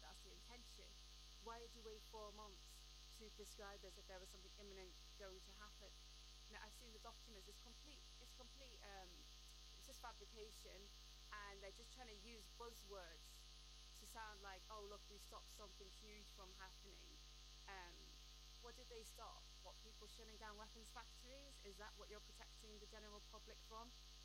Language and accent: English; United Kingdom; I am Palestinian, I am Iraqi. I was also born and raised in Britain.